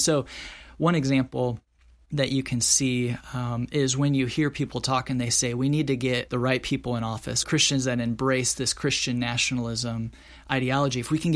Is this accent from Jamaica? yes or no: no; Midwest, United States; born or raised there